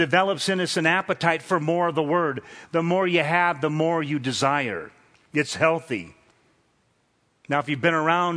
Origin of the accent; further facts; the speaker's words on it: California, United States; I remember after living here for a few years and I came from Southern California, and then we made a trip over to Sacramento